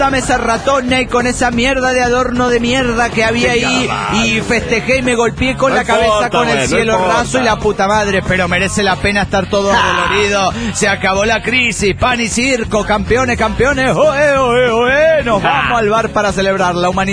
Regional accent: Guadalajara, Jalisco, Mexico; de Guadalajara, Jalisco, México.

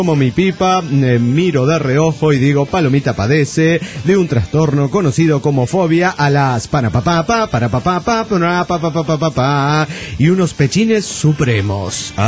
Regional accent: Argentina; now in Rio de Janeiro, Brazil; como argentina, en Brasil, residente en Brasil

